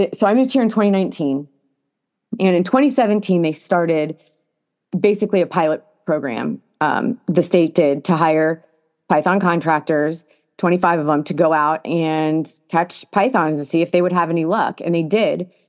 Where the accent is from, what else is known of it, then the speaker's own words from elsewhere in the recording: Ohio, United States; also born or lived in Indiana; No, I'm not from Florida. I'm from actually Ohio. Then I lived in Indiana.